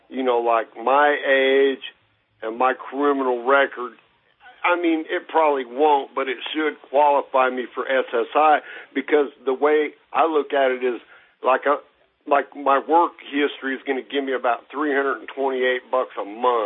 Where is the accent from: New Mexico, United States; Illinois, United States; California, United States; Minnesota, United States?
California, United States; now in Tennessee, United States; I grew up in California, so I could probably, you know, go there and, you know, get signed up pronto